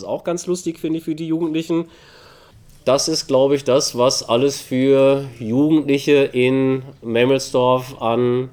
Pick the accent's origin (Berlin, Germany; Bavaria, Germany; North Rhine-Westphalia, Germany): Bavaria, Germany; hier bei uns nennt sich das ja Fränkische Toskana. Es ist aber auch Heimat, mein Heimatland, kann ich sagen, heute ist Bayern oder auch Oberfranken.